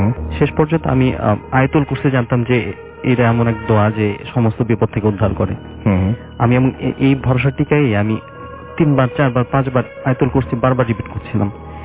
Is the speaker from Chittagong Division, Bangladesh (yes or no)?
no; Jamalpur, Mymensingh Division, Bangladesh; এসেছি জামালপুর নামিনা থেকে।